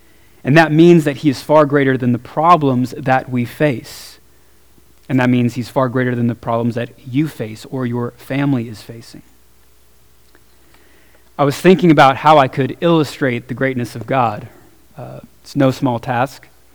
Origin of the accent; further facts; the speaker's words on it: Mesquite, Texas, United States; Growing up in Mesquite, close to Dallas, you don't see stars like that.